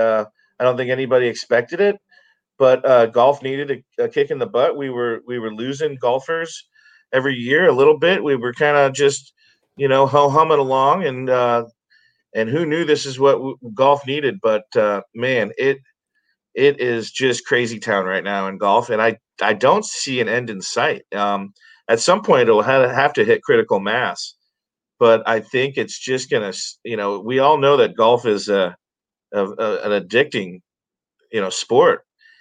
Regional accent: Indiana, United States; I'm from Indiana originally. These guys are, you know, Illinoisians. I think that's how you say it. I'm a Hoosier.

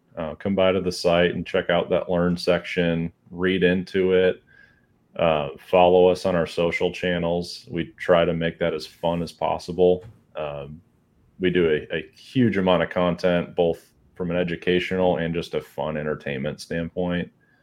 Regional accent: Wisconsin, United States; So I built a putting green with my dad in our basement after it flooded the house I grew up in Wisconsin.

